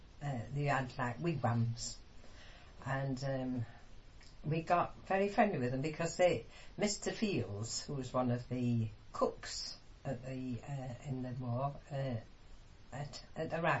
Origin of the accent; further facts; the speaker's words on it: Sheffield, Yorkshire and the Humber, United Kingdom; Of Hillfoot Road, Totley. I was born on Leamount Road, when I was about two, we moved to Shrewsbury Terrace at Butts Hill